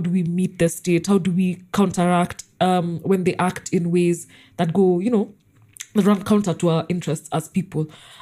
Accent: Kenya; So we are Kenyan, so there's a very hallowed place where we hold resistance movements

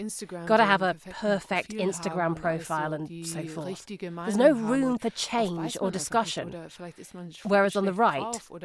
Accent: Germany; I was born and raised in Germany, but my mother is from Asia. She was born in Laos, though her parents are from Vietnam.

